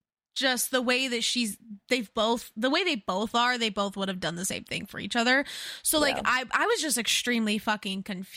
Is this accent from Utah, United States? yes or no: yes; Utah, United States; now in Idaho, United States; it obviously we grew up in Utah, okay? If you know, you get it. I moved to Idaho, still a lot